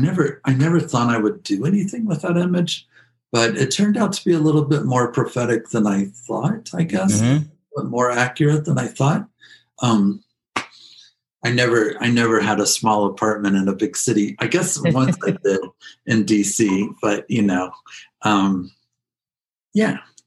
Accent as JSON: {"language": "English", "town": "Galesburg", "region": "Illinois", "country": "United States", "tie": "born or raised there", "said": "So I grew up in Galesburg, Illinois, which is, I think from the very beginning of its life was like 30,000 people and continues to be 30,000 people. it was manufacturing."}